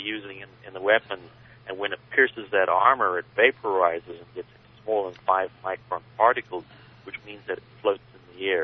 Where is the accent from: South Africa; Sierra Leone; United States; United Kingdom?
South Africa; born there; moved away; I was born in South Africa